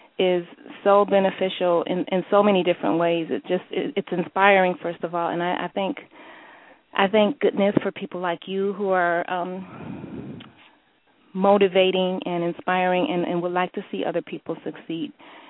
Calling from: El Segundo, California, United States; I'm calling from El Segundo, California.

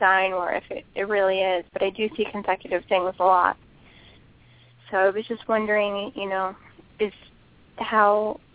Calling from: New Jersey, United States; New Jersey.

